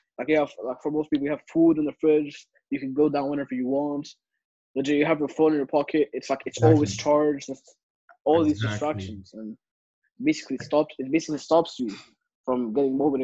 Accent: Algeria; I'm from Algeria.

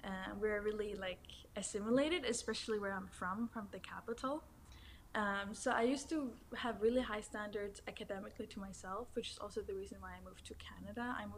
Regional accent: Nuuk, Sermersooq, Greenland; I'm from Nuuk, Gelasid Nunat, or Greenland, colonial name.

